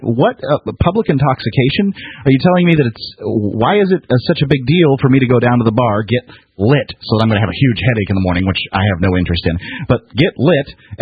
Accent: Sarasota, Florida, United States; I grew up in Sarasota, Florida, lived there for 30-something years.

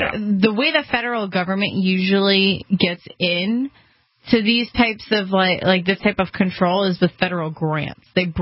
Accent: Massachusetts, United States; Well, having been born and raised on the Cape, I can tell you every fifth grader on Cape Cod takes a field trip to the national seashore.

